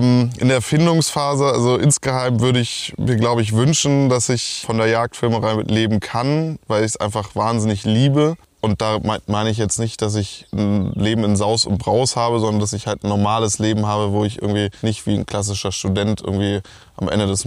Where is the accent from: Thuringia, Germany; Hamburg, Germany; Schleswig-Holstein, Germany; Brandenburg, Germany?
Brandenburg, Germany; Ja, ich komme aus Brandenburg.